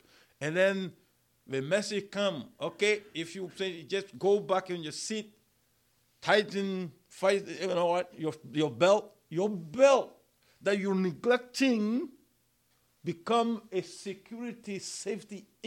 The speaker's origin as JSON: {"language": "English", "country": "Malawi", "second_language": "English", "said": "Coming back, my home country, Malawi, have no ocean there."}